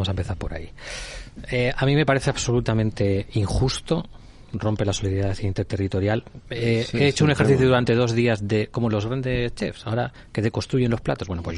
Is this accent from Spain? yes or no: yes; Albacete, Castilla-La Mancha, Spain; yo que soy albaceteño, pues para Castilla-La Mancha